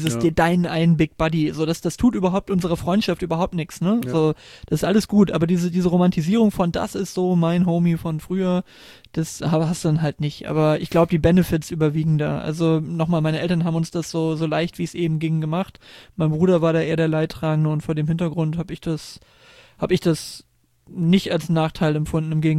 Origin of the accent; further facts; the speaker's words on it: Cuxhaven, Lower Saxony, Germany; also born or lived in Belgium; dann habe ich wieder Abi gemacht, da wo ich geboren bin, also wo ich die ersten 6 Jahre war in Cuxhaven, bin dann nach Hamburg zum Studieren, bin dann nach Oldenburg gezogen, habe da knappe 3 Jahre in der Wohnung gewohnt